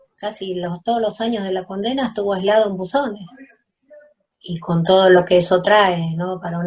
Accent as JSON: {"language": "Spanish", "town": "San Isidro", "region": "Buenos Aires Province", "country": "Argentina", "said": "soy de San Isidro y soy mamá"}